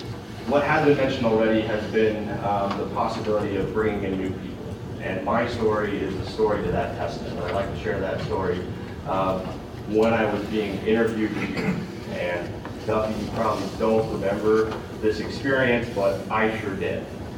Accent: Canada; I'm Canadian.

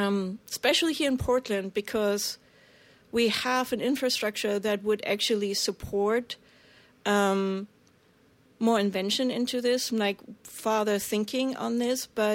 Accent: Germany; English is a second language; Yeah, and I'm majorly disadvantaged here because A, I come from Europe, B, I'm really, really impatient.

